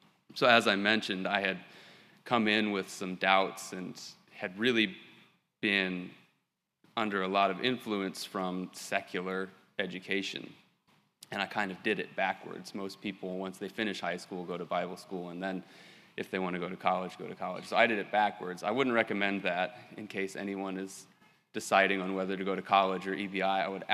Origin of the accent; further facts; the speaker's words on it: New Paris, Indiana, United States; I'm from New Paris, Indiana.